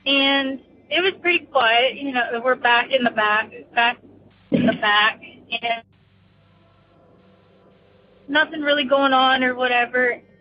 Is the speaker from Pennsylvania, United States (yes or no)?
yes; Pittsburgh, Pennsylvania, United States; I am from Pittsburgh, PA.